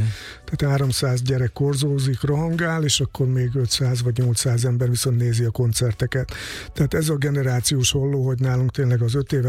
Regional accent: Kishegyes, Vojvodina, Serbia; és értelemszerűen innen származom, Kishegyesről

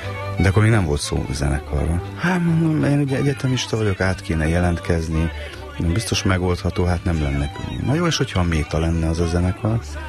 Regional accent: Bonyhád, Tolna, Hungary; Bonyhádon nőttem föl, ott jártam középiskolába

